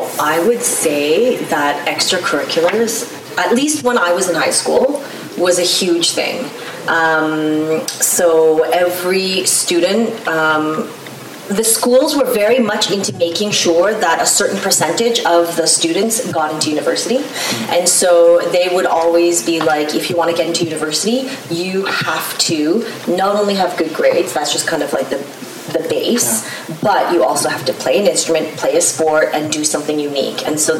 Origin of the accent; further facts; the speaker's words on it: Toronto, Ontario, Canada; so since I'm from Toronto